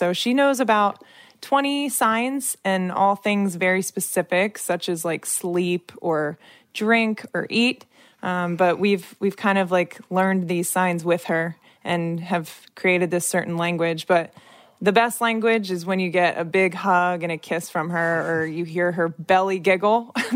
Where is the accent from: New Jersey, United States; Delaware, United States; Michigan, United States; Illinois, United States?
Delaware, United States; Wilmington; I grew up in Wilmington, Delaware. My entire family actually still lives there now